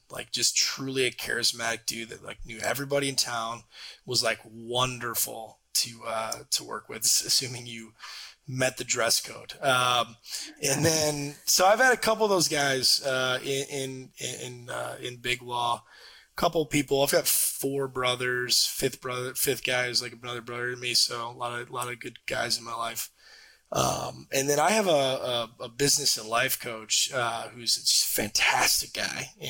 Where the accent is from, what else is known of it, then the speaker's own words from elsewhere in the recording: Michigan, United States; This guy out of Indiana, which is like, I'm from Michigan.